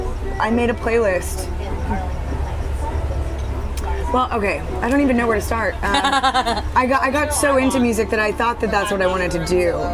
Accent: Toronto, Ontario, Canada; also born or lived in Dallas, United States; So I moved to Dallas. I was born there, lived there for like 2 years. Then we moved to Toronto.

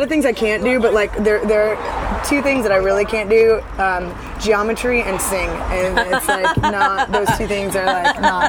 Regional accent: Toronto, Ontario, Canada; also born or lived in Dallas, United States; So I moved to Dallas. I was born there, lived there for like 2 years. Then we moved to Toronto.

